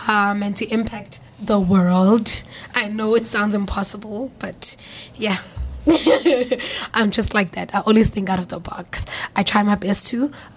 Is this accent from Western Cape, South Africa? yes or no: yes; Delft, Western Cape, South Africa; I am a girl from Edoft. It's a township. It's like rated number one in crime. Come on. Who would think someone from Delft would win idols?